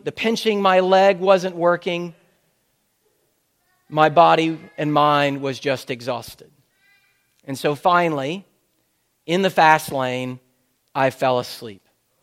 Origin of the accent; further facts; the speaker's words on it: Irmo, South Carolina, United States; by my hometown of Irmo, at least the town not which I was born, but the town in which I realized who I was as a human being, and that is a small town called Irmo, just outside of Columbia.